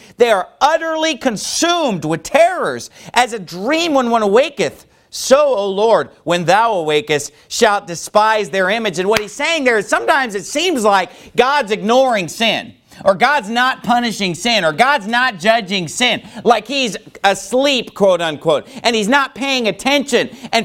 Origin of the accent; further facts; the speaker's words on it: California, United States; I grew up in Northern California. And I grew up playing in the woods and hiking.